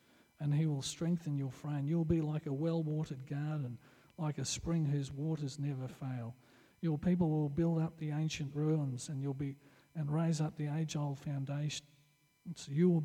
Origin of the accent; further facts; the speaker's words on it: Australia; I believe that if we do this as Australian Christians, if we go to the last, the lost, and the least, God will reveal himself to us.